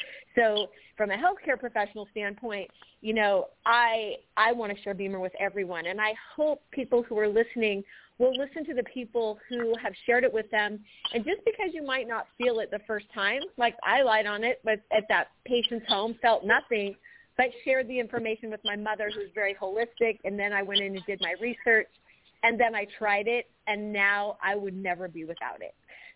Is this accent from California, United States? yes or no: yes; San Clemente, California, United States; I'm from San Clemente, California.